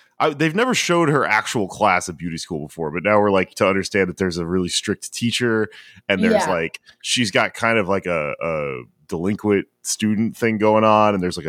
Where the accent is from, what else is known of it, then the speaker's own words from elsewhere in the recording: Texas, United States; I spent a lot of my childhood in a bayou because I grew up in East Texas.